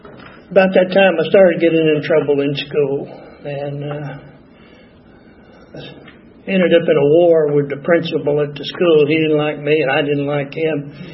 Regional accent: Bozeman, Montana, United States; born there; also born or lived in Iowa; I was born in Bozeman, Montana, at my grandmother's house, because my father was in the hospital there recovering from tuberculosis.

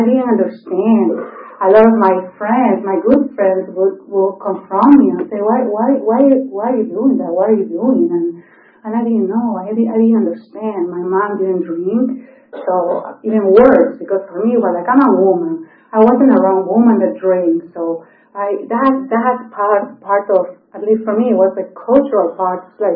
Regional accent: Lima, Peru; And so I was raised in Lima, in Peru, in South America.

